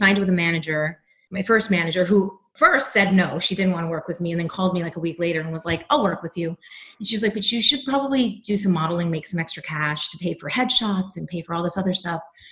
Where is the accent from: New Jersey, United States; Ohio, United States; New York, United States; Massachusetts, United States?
New York, United States; I'm a New Yorker.